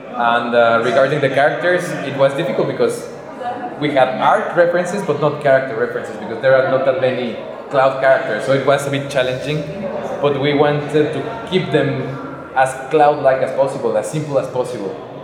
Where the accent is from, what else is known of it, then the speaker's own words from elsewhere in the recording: Mexico City, Mexico; So I am from Mexico City, which is the biggest city in the country, but there weren't animation schools there at the time either.